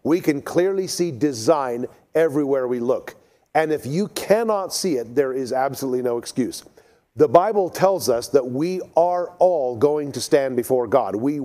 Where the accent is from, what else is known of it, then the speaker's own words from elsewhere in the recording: South Africa; the Zulu people that I grew up with in South Africa